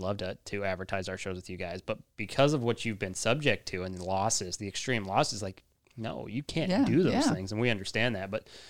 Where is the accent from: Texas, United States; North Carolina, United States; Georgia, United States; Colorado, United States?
Colorado, United States; I was from Colorado, and I know what Billy Bob's was